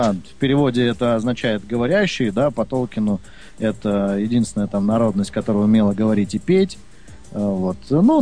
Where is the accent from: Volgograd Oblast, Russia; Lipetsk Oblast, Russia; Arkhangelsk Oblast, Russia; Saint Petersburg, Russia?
Saint Petersburg, Russia; born there; also born or lived in Kursk; я родился в Ленинграде